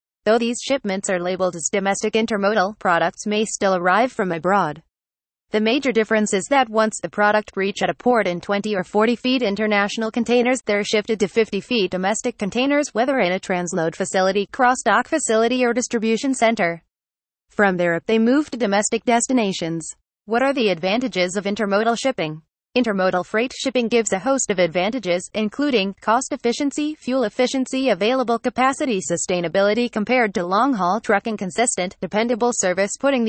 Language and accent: English; Pennsylvania, United States; from Pennsylvania and USA.